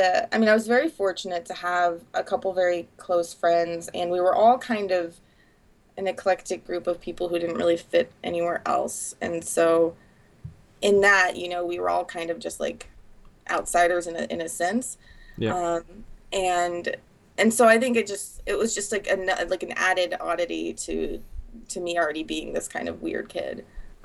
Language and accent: English; the South, United States; I was raised on buffets because I was raised in the South, and that's what you do.